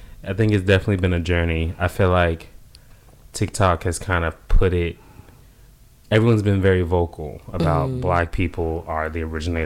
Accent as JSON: {"language": "English", "region": "California", "country": "United States", "tie": "born or raised there", "said": "I grew up in California, so you would. I saw the crip walk more than anything."}